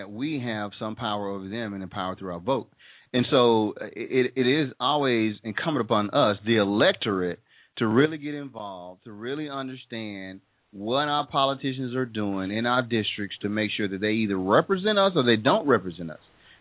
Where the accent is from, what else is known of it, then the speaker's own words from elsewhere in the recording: United States; I think a lot of cases we as American people really don't understand the power that we have.